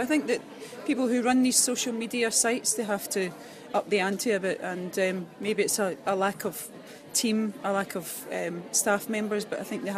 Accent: Glasgow, Scotland, United Kingdom; You know, Scotland, Glasgow's my hometown.

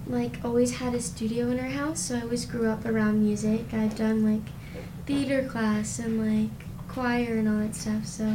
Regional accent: New Jersey, United States; moved away as an adult; now in Los Angeles, United States; I actually lived my entire life in New Jersey, and it's super boring.

